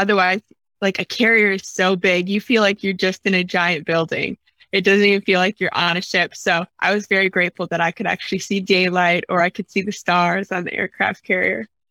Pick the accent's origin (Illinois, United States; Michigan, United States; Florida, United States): Michigan, United States; So I am originally from Wisconsin, Upper Michigan, way up north, very rural area. I graduated with about 36 kids to give you guys an idea of how small of a town I'm from.